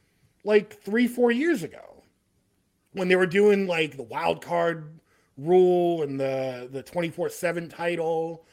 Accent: Staten Island, New York, United States; Yeah, we're both from Staten Island.

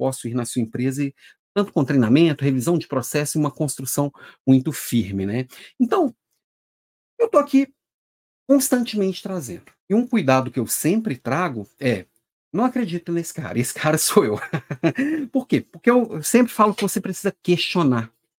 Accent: Belo Horizonte, Minas Gerais, Brazil; now in Florianópolis, Brazil; eu sou um mineirinho perdido aqui em Florianópolis, moro em Florianópolis, mas eu sou de Belo Horizonte, então sou do mundo, sou Minas Gerais

